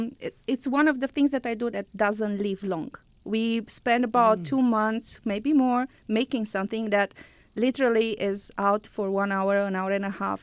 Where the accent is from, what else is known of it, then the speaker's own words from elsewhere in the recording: Romania; English is a second language; I'm Romanian.